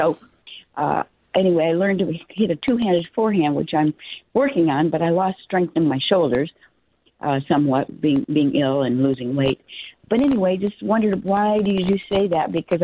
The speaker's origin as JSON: {"language": "English", "town": "Palm Springs", "region": "California", "country": "United States", "tie": "born or raised there", "said": "Palm Springs."}